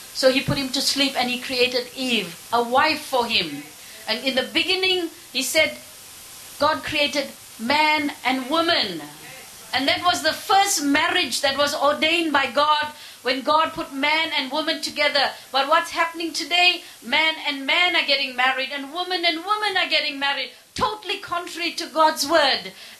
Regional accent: South Africa; I come from South Africa, and it's sad when I go back there.

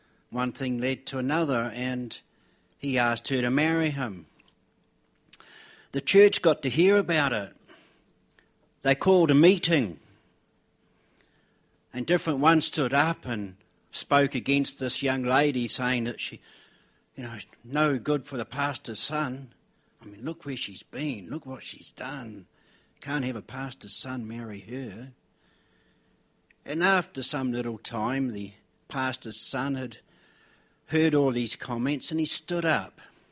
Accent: New Zealand; I mean, they call the South Island the mainland, but we come from New Zealand.

